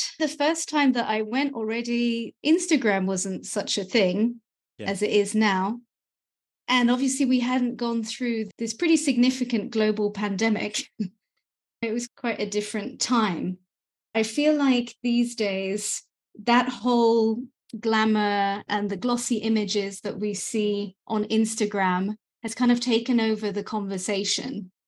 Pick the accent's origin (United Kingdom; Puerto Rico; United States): United Kingdom; London; I came from London, obviously, so it was a bit of a marathon journey to go to Burning Man.